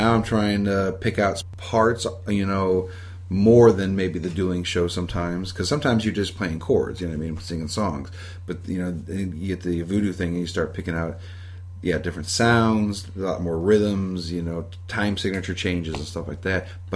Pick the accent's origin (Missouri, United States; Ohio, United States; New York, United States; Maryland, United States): Missouri, United States; Webster Groves; also born or lived in Franklin County, United States; If I go all the way to the beginning, I grew up in Webster Groves till I was 8, and then I went to Pacific High School. I lived out there in Franklin County.